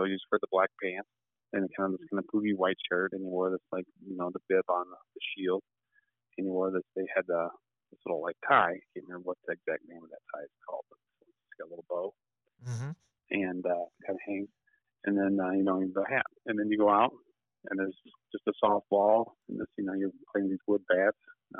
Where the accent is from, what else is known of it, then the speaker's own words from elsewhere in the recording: Fort Worth, Texas, United States; And I was born and raised in Texas, so kind of living in that Fort Worth area.